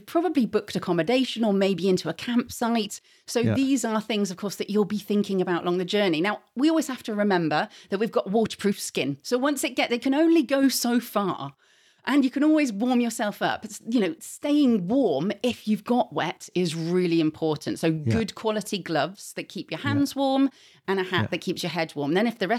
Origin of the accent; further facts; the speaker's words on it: England, United Kingdom; I'm from the Midlands originally, the Midlands of England.